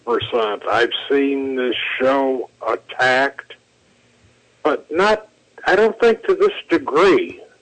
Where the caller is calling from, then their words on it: New York, United States; This is your old friend from New York